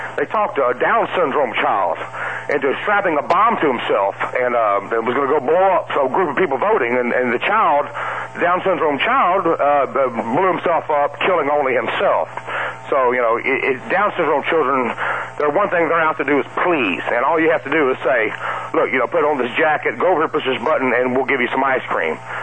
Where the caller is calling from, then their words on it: Atlanta, Georgia, United States; in Atlanta.